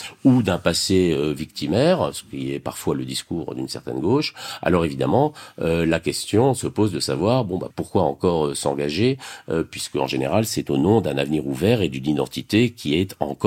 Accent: France; Ben, nous sommes des Français dits de souche, pas des Français de papier, c'est-à-dire des héritiers de toute une histoire.

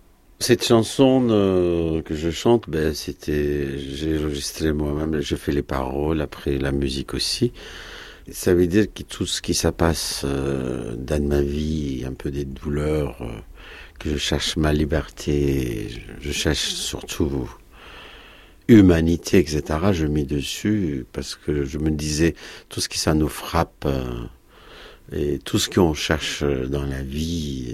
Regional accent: Istanbul, Turkey; Moi, j'ai grandi à Istanbul, dans un quartier, il y avait des Juifs, des Grecs, des Roumains, on disait, et des Arméniens.

